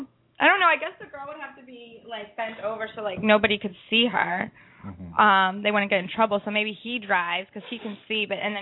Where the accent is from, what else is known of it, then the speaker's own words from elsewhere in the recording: the South, United States; accent: southern; Maybe it's just my southern accent coming out or something.